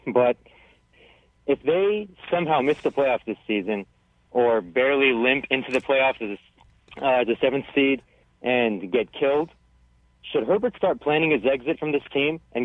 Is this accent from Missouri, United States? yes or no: no; San Diego, California, United States; I'm born and raised in San Diego, and don't believe all the buffoons who say they're not Charger fans anymore. There's plenty here in San Diego.